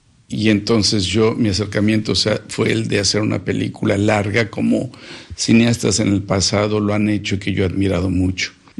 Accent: Mexico; tiene que ver con una experiencia mía como mexicano.

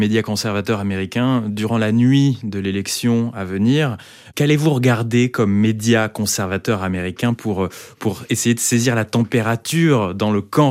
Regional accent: Metz, Grand Est, France; born there; dans ma ville natale de Metz

